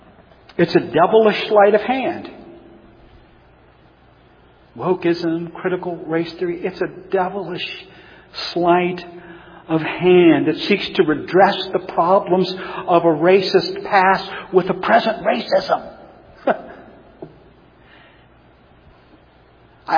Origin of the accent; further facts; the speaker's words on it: the South, United States; Looky here, as my mama would say. Looky here, I'm from the South.